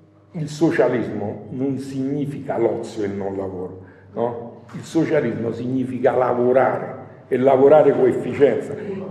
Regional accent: Calabria, Italy; now in Como, Italy; io sono calabrese e rivendico la mia calabresità, ma stando a Como

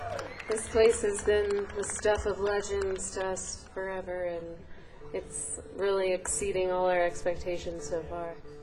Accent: North Carolina, United States; We're from North Carolina. And is anybody else here from North Carolina?

